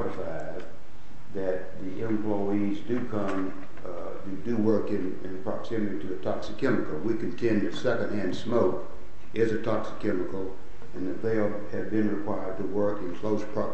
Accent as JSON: {"language": "English", "town": "Brunswick", "region": "Georgia", "country": "United States", "said": "from Brunswick, Georgia."}